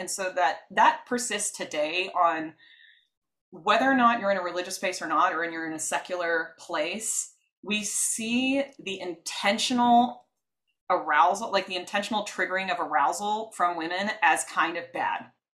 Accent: United States; like I'm an American, I grew up here, this is kind of like my Western perspective, Christian heritage background.

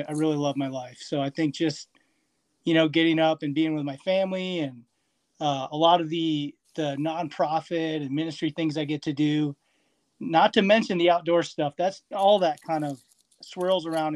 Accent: South Dakota, United States; So I grew up in South Dakota, so I'm one of those, you know, Midwest people

